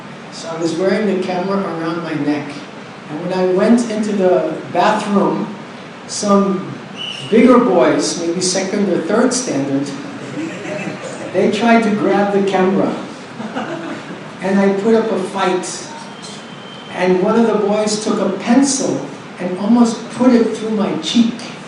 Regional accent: New York City, New York, United States; the place where I grew up in New York City was violent.

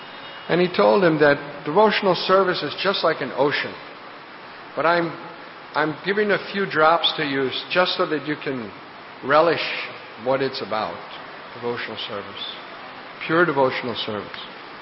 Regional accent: St. Louis, Missouri, United States; And then I was from St. Louis.

